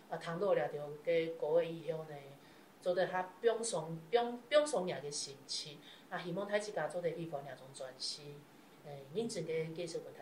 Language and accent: Chinese; northern Taiwan, Taiwan; accent: Northern Sixian Hakka; 我是北部的，